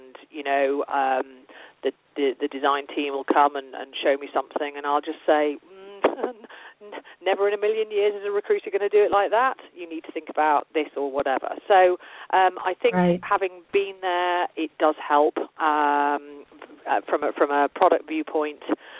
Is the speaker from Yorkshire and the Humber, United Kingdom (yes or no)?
yes; Yorkshire and the Humber, United Kingdom; I'm from North Yorkshire, which is 200 miles north of London, and we're known as being pretty straight talking.